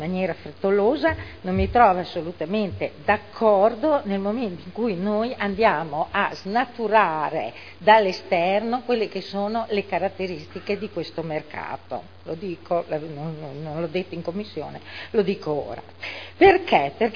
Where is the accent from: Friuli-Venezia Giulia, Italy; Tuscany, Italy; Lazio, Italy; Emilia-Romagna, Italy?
Emilia-Romagna, Italy; Modena; da modenese mi riconosco tutta nel cuore che ci ha messo e che anch'io come frequentatrice del centro storico voglio continuare a mettere.